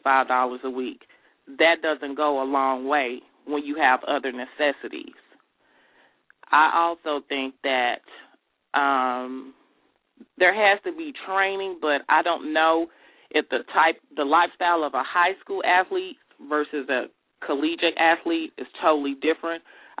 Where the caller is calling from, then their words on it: Richardson, Texas, United States; I'm calling from Richardson, Texas.